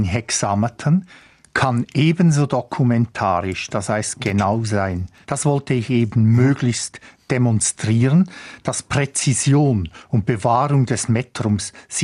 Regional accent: Lucerne, Switzerland; In meinem Heimatkanton Luzern ist der letzte Grieche ausgestorben.

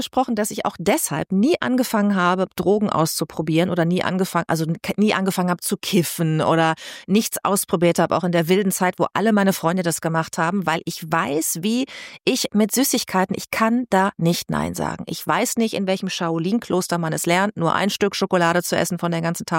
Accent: Bad Lippspringe, North Rhine-Westphalia, Germany; also born or lived in Münster / Hamburg; Aber guck mal, ich habe in NRW gewohnt. Ich bin ja in Bad Lippspringe aufgewachsen, in Paderborn zur Schule gegangen.

